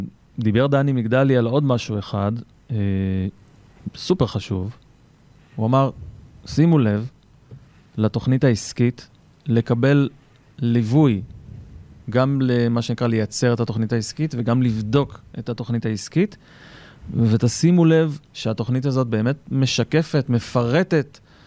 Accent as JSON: {"language": "Hebrew", "town": "Rishon LeZion", "region": "Central District", "country": "Israel", "tie": "born or raised there", "said": "אני גדלתי בראשון לציון"}